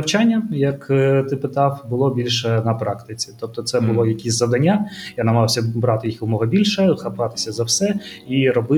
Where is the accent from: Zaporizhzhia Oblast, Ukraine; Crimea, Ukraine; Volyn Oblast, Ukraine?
Zaporizhzhia Oblast, Ukraine; Zaporizhzhia; Виріс я у Запоріжжі.